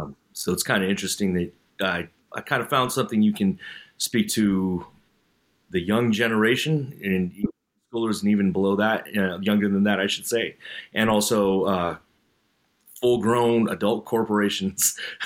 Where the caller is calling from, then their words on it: California, United States; I'm coming in from the Bay Area here in California.